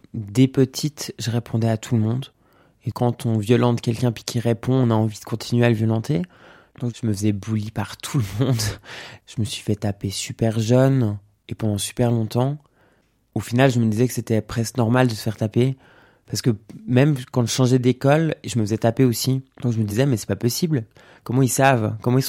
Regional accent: Geneva, Switzerland; J'ai 32 ans, je suis genevoise et aussi rome.

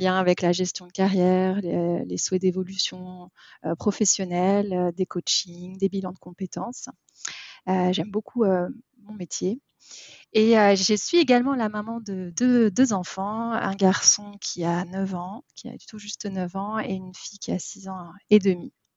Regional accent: Paris, Île-de-France, France; moi j'ai grandi à Paris, bon, j'ai fait ma scolarité standard à Paris

